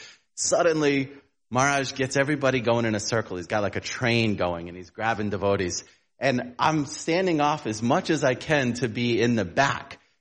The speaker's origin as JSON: {"language": "English", "region": "New England", "country": "United States", "said": "And we're from the New England area, it's like an 8-hour trip, right?"}